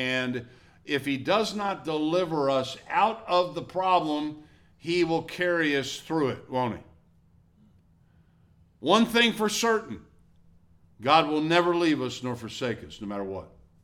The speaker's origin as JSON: {"language": "English", "town": "Milwaukee", "region": "Wisconsin", "country": "United States", "said": "And my team, of course, is the Brewers since I'm from Milwaukee."}